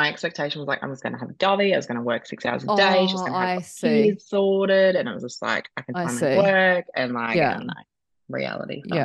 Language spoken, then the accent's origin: English; Gold Coast, Queensland, Australia; I'm originally from the Gold Coast, like, and I can never really picture myself going back to that world.